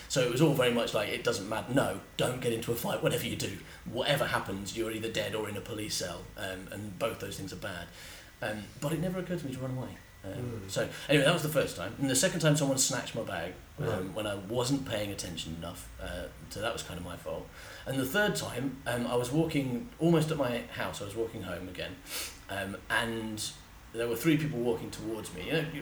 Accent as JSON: {"language": "English", "region": "England", "country": "United Kingdom", "said": "And I'm English, so I'm like, yeah, you've done terrible, things were terrible things."}